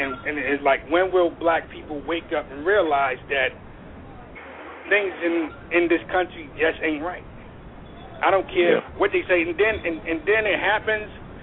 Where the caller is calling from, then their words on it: Atlanta, Georgia, United States; I'm calling from Atlanta, Georgia.